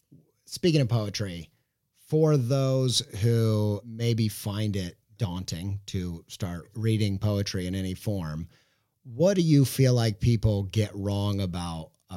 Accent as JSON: {"language": "English", "town": "Whiteland", "region": "Indiana", "country": "United States", "tie": "born or raised there", "said": "because I grew up in Whiteland, Indiana. I didn't grow up reading poetry."}